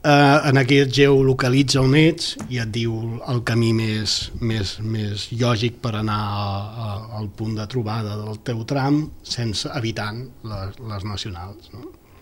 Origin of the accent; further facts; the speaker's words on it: Sant Feliu de Guíxols, Catalonia, Spain; jo soc de Sant Feliu de Guíxols